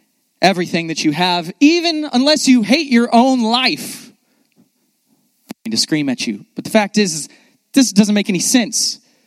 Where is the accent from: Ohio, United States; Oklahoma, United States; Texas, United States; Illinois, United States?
Texas, United States; Austin; Like I grew up in Austin. The weirder, the better in my mind.